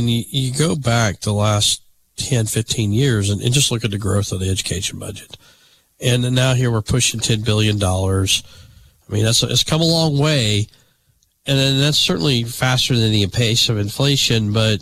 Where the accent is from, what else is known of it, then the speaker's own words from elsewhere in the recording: Alabama, United States; growing up in Alabama, growing up and remembering the days of proration